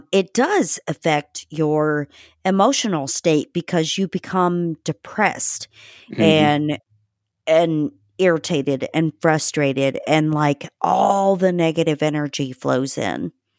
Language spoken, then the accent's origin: English; Indiana, United States; But, you know, I grew up in Indiana, and I was actually literally 4 hours from where you grew up.